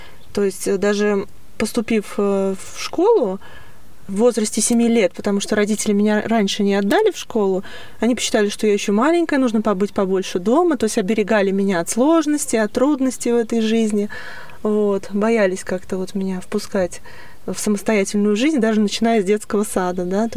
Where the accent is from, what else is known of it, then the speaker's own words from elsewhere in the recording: Pustoshka, Pskov Oblast, Russia; born there; Мне сейчас 30 лет. Вот. Я родилась в благополучной семье, в городе, маленький такой городочек Псковской области, называется город Пустошка.